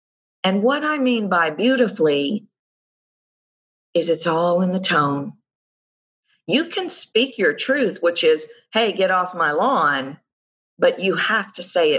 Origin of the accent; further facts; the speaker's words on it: Texas, United States; I grew up in the South, I'm from Texas